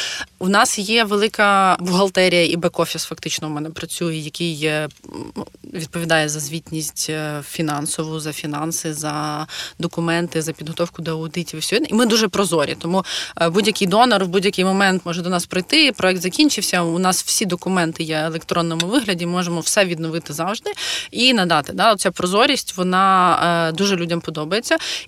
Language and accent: Ukrainian; Irpin, Kyiv Oblast, Ukraine; moved away as an adult; now in Poland; я виїхала з Ірпеня, тому що я з Ірпеня, в перший день, да, і 27-го числа я вже була в Польщі